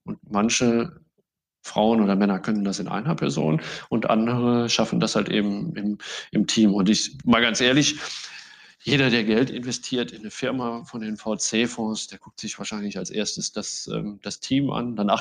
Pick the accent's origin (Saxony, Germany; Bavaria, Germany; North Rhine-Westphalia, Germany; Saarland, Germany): Saarland, Germany; ich bin selber Saarländer